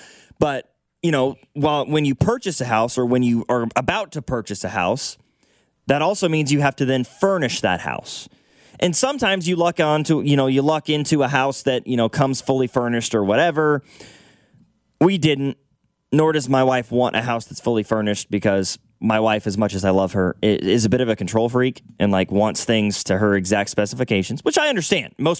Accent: Lawson, Missouri, United States; I grew up in the metro. I didn't grow up like in Kansas City city limits by any stretch. I grew up in Lawson, Missouri.

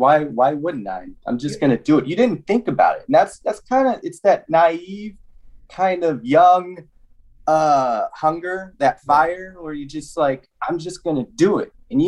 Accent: Oakland, California, United States; No. I grew up in the Bay Area, Oakland, San Francisco Bay Area.

